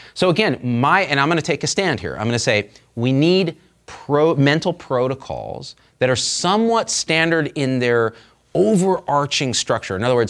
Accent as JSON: {"language": "English", "country": "India", "said": "Like, I'm Indian. My parents used to beat me when I wasted food."}